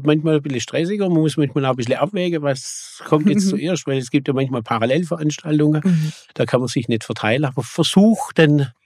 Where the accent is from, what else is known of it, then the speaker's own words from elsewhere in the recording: Waiblingen, Baden-Württemberg, Germany; Und ich brenne für Waiblingen, ich lebe für Waiblingen. Nicht nur Brot backen, sondern auch politisch. Mhm. Meine Heimat.